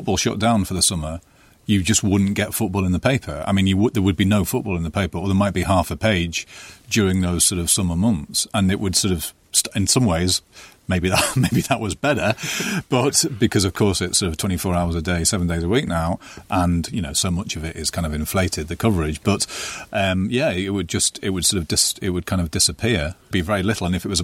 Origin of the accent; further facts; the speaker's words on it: North East England, United Kingdom; I didn't feel English. I felt like I was from the Northeast and almost that the state was the enemy.